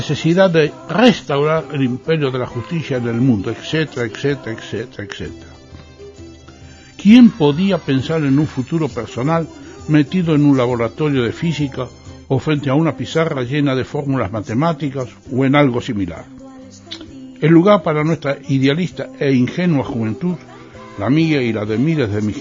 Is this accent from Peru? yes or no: no; Buenos Aires, Argentina; Cambié de colegio primario un par de veces durante mi infancia, siempre en mi barrio natal, Parque Patricios.